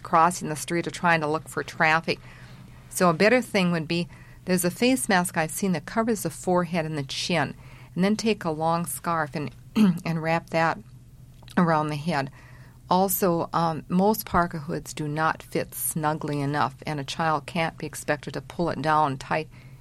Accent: Minnesota, United States; We came from Minnesota, and so one of the first things we did was we sent in an order to Sears for lots of long underwear.

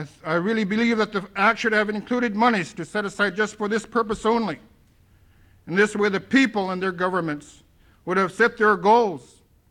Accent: Teller, Alaska, United States; also born or lived in Igloo; I grew up in Igloo and Teller, Alaska area, and I feel this is my homeland today. In my heart, it is my homeland, because that's where my roots are.

